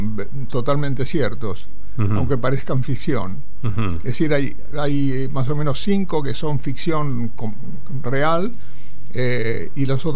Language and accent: Spanish; Argentina; yo soy argentino, pero en nombre del pueblo español le agradezco su gesto.